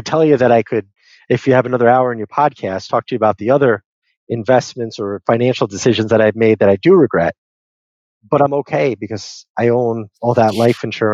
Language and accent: English; Las Vegas, Nevada, United States; we're both from Las Vegas, we saw it